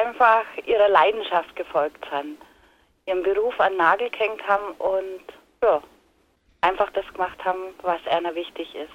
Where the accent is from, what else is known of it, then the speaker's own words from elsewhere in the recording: Fleckl, Bavaria, Germany; Ich komme aus Fleckl und bin immer wieder gern daheim. 1990 bin ich umgezogen nach Oberbayern, in die Nähe der Berge, ja, aber meine Verbindung zu Fleckl mit der Familie und den Freunden besteht immer noch.